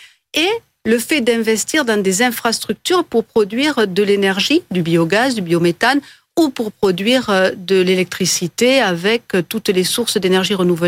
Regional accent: Pyrenees, France

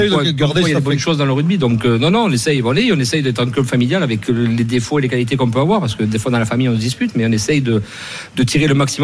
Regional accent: Montpellier, Occitanie, France; Moi, j'ai l'accent d'ici, donc j'ai pas l'accent lyonnais, mais c'est vrai que je suis né ici.

